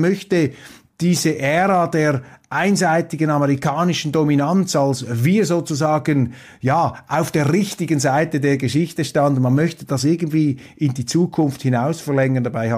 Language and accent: German; Switzerland; In Europa, vor allem als Schweizer, setzen wir auf die Meinungsäußerungsfreiheit.